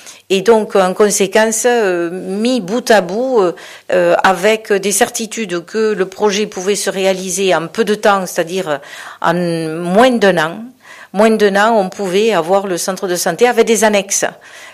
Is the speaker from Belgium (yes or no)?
no; Fleury, France; Je suis d'origine de Fleury. Je connais tous les coins et les recoins de ma commune.